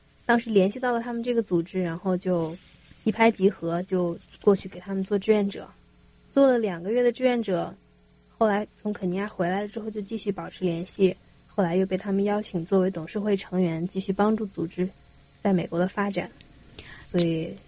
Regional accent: Xinxiang, Henan, China; 我在国内的家乡，就是我的家乡是河南的新乡，是一个小城市在河南省

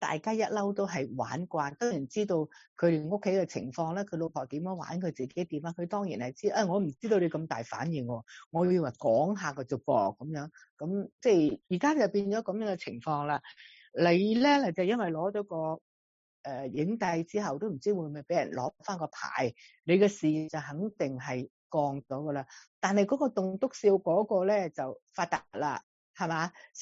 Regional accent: China; 咁我哋中国人就讲得非常之啱啊

